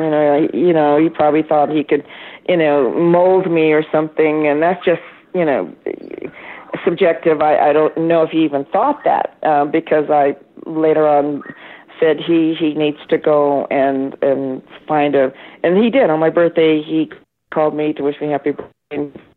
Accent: Midwest, United States; when I told her I was from the Midwest, she was like, I wasn't from New York or Chicago or the sophistication of a big city. I said, no, I'm from kind of the Black West.

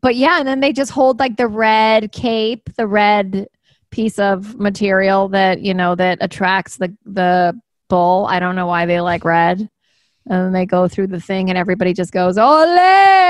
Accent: Spain; I grew up in Spain

